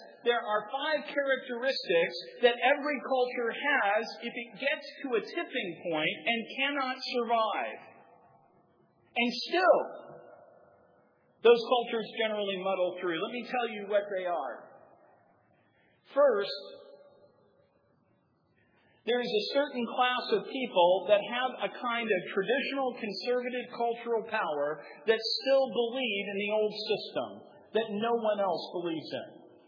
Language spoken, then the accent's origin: English; West Virginia, United States; Now, I'm from West Virginia. Poor people are just as rotten as rich people. We just don't have the money to be as rotten. We are protected in West Virginia from the vices of the wealthy by our poverty.